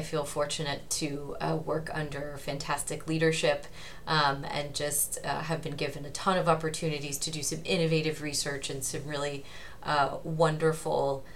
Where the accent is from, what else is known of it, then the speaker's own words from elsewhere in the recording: Midwest, United States; I'm originally from the Midwest of the United States